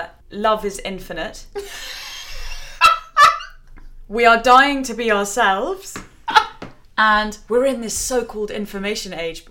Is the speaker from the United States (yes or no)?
no; England, United Kingdom; I think it's probably … because we're English, we say